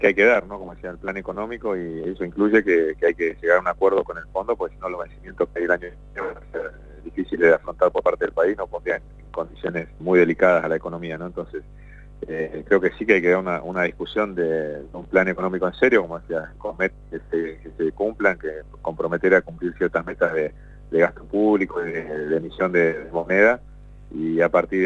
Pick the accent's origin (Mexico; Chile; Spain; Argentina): Argentina; Neuquén; somos muchos los argentinos y neuquinos que queremos un cambio